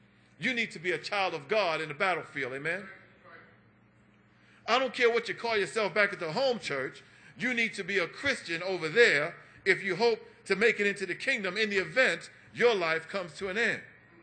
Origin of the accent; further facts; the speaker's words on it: New York City, New York, United States; I grew up in that era. I grew up in New York City, in Harlem, and the Panthers were very, very present.